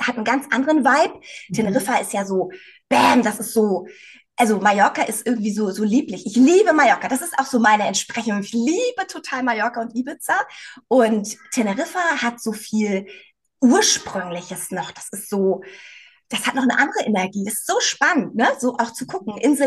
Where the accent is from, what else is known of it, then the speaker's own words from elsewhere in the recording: Northern Germany, Germany; Ich komme ja eigentlich aus Norddeutschland, von der Ostsee. Also ich bin auch wirklich ein Strandgirl, ein Beachgirl, ein nordisches Beachgirl.